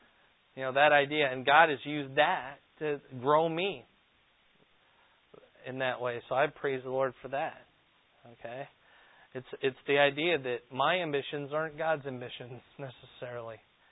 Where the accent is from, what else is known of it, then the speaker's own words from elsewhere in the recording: Fort Dodge, Iowa, United States; also born or lived in Cedar Rapids; I remember, I grew up in Fort Dodge.